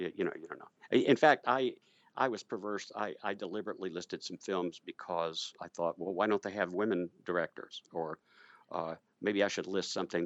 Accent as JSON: {"language": "English", "region": "Louisiana", "country": "United States", "tie": "born there", "said": "and I was born in Louisiana, not very far from him, in 1941."}